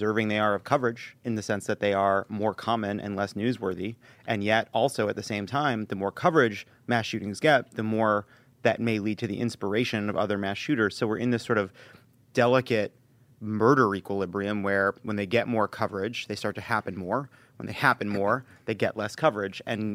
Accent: United Kingdom; Yeah, we're British.

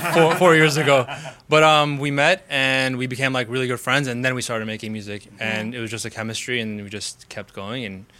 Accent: Chicago, Illinois, United States; I've lived here all my life.

